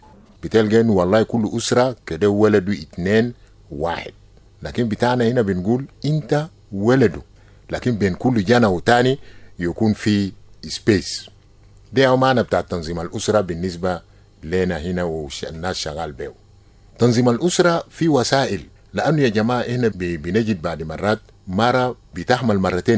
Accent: South Sudan; مثلا عندنا في الجنوب مجتمع بتاع النيل، مجتمع بتاع بحر غزال، مجتمع بتاع استوائية، يهو بيعمل دولة جنوب السودان.

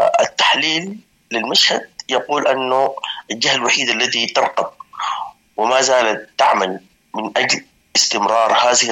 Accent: Sudan

